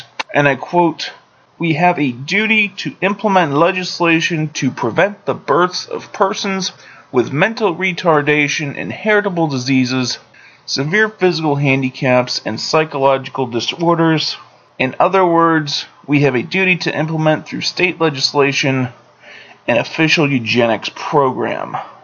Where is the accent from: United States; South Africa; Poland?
United States; Florida; Mr. Augustus Sol Invictus is attempting to run for the U.S. Senate as a libertarian in my home state of Florida.